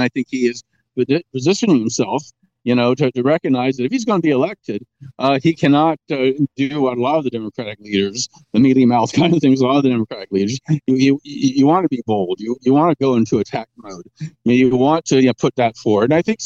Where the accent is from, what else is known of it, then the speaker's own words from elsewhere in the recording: California, United States; and I can say this as a Californian, he's been my governor for a number of years now